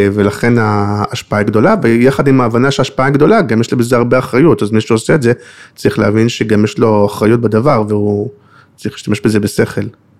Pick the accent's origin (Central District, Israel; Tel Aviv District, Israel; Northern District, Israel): Central District, Israel; Kfar Saba; אני גדלתי בכפר סבא